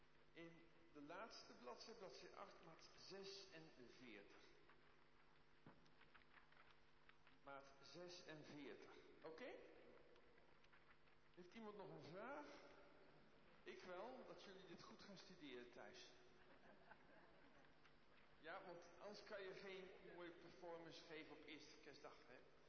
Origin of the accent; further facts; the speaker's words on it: Enkhuizen, North Holland, Netherlands; born there; Dan krijgen we de E van mijn geboorteplaats, dat weten jullie wat het is. Dat was Enkhuizen.